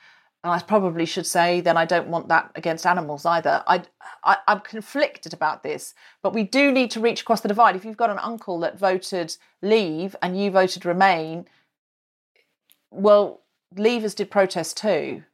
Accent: United Kingdom; why we reserve the right as British people to be noisy and annoying

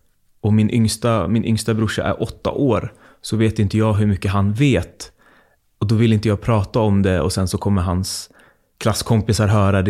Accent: Fittja, Stockholm County, Sweden; jag bor ganska nära där jag växte upp i Fittja.

